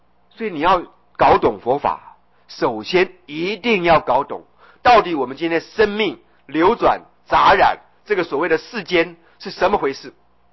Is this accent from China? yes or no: no; Daxi, Taoyuan, Taiwan; also born or lived in Taipei; 我小时候住在大溪，对不对？那曾经有一阵子到台北来玩，觉得台北好棒啊